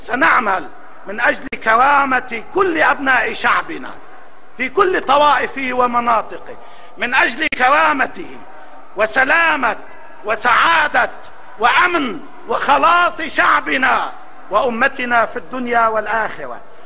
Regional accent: Lebanon; نحن في لبنان

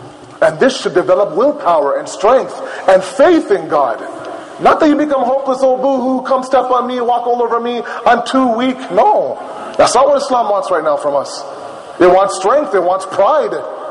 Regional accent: Toronto, Ontario, Canada; I mean, I'm born and raised in Toronto.

